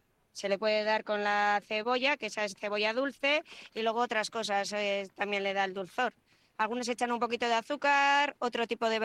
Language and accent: Spanish; Bilbao, Basque Country, Spain; Somos de Uribarri.